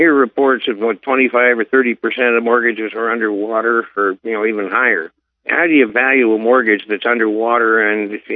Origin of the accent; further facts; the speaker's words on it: Canada; I'm a Canadian watching this absolutely aghast